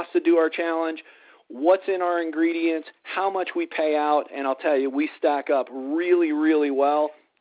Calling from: Colorado, United States; I'm calling in from Colorado tonight and glad to be with you here this evening.

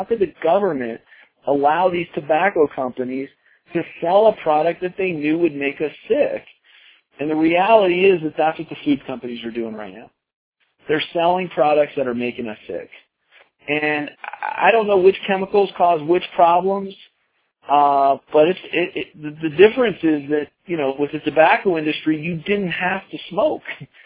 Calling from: Colorado, United States; I'm calling in from Colorado tonight.

